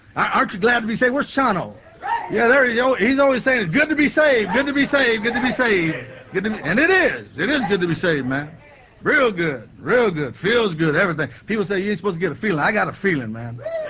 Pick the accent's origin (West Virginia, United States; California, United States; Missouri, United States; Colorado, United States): California, United States; I'm from the West Coast, okay? People say, well, you from the South? I say, Southern California.